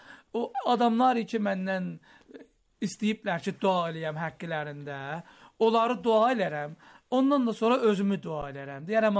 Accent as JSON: {"language": "Azerbaijani", "town": "Tabriz", "region": "East Azerbaijan", "country": "Iran", "said": "Özümün böyüklərin iftiharlarımdan biri budur ki, Azərbaycanlıyam, İranlıyam."}